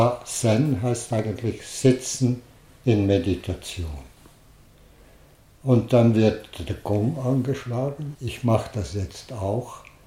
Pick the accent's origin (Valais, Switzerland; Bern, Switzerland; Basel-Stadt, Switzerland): Valais, Switzerland; Ich bin im Wallis aufgewachsen. Ich bin mitten in den hohen Bergen aufgewachsen und habe mich mit 22 Jahren entschieden, Jesuit zu werden